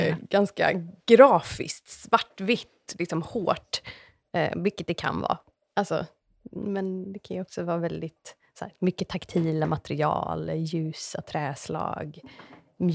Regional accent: Sweden; now in Los Angeles, United States; för att som skandinav får man ganska mycket gratis bara av att säga att men jag är inredningsarkitekt från Sverige.

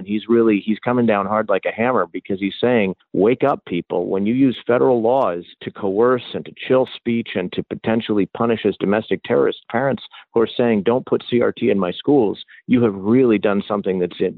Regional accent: Maine, United States; and I grew up in Maine

